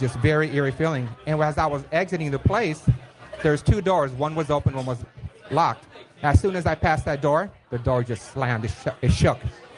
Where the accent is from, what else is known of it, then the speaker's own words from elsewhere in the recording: Harbor City, California, United States; I'm from Harbor City.